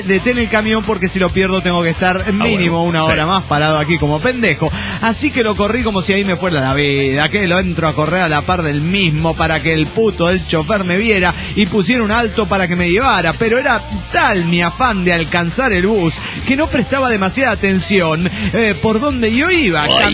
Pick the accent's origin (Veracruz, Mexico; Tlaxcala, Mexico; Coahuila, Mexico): Veracruz, Mexico; Coatzacoalcos; Soy alguien de Coatzacoalco.